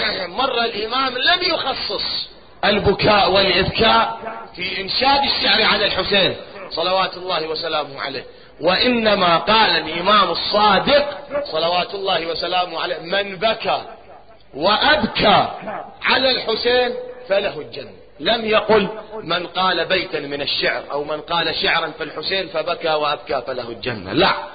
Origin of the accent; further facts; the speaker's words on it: Iraq; يعني في البحرين لعله تختلف، عندنا بالعراق، بالعراق عندنا مشاعل مثلا